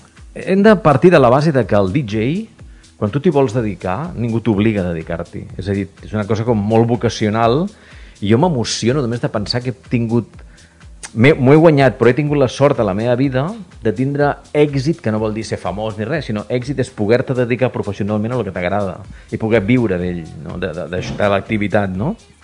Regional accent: Martorell, Catalonia, Spain; jo soc de Martorell

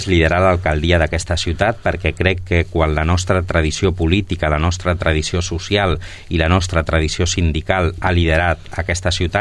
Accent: Sabadell, Catalonia, Spain; jo fa 47 anys que estic a Sabadell, perquè vaig néixer aquí, com tots sabeu, vaig néixer a Torre Romeu, ara visc al barri de Covadonga, no he marxat mai

